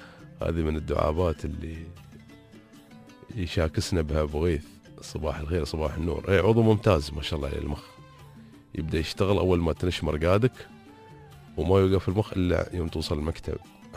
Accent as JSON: {"language": "Arabic", "region": "Dubai", "country": "United Arab Emirates", "said": "سمعت طيب بس عن النفاف اللي عندنا في دبي"}